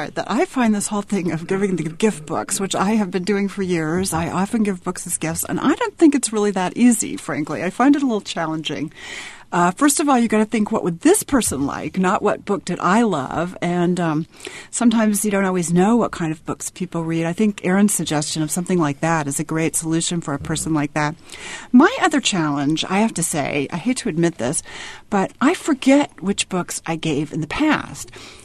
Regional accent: Memphis, Tennessee, United States; It's about a family in Memphis, Tennessee, which is my hometown.

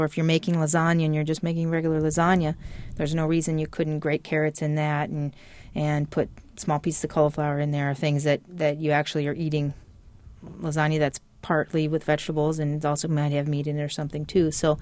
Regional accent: Iowa, United States; I mean, I grew up in Iowa in a small farming community, and I knew some of the farmers I knew were trying to do things without as many chemicals, and some weren't.

